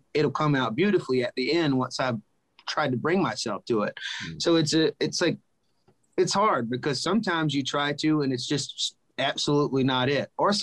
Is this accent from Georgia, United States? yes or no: yes; Georgia, United States; until he died right there in solitary confinement in my hometown in Rockdale County Jail.